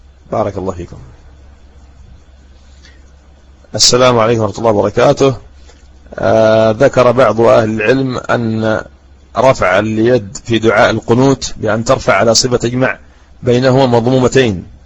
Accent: Yemen; حتى عندنا هنا في اليمن

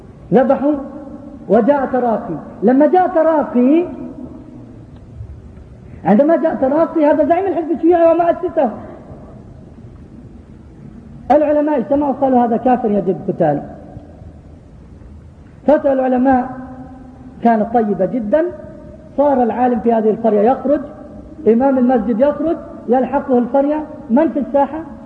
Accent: Palestine; أنا من فلسطين لكن أنا شعبي هو شعب المسلم

